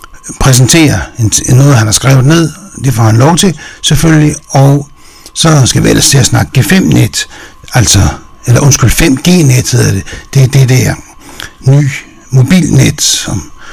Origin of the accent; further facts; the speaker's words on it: Copenhagen, Capital Region of Denmark, Denmark; I min barndom var der jo, jeg er københavner, som I ved, i min barndom, der var der mange mejerier i København.